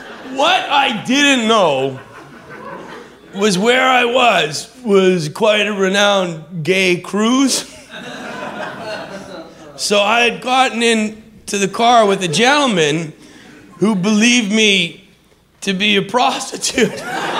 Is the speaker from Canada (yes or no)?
yes; Western Canada, Canada; I'm from Western Canada.